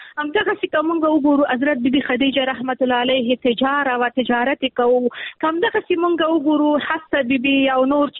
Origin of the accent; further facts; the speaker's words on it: Nangarhar, Afghanistan; چونکې زه د ننګرهار یم، ما ویلې نور کابل بس دی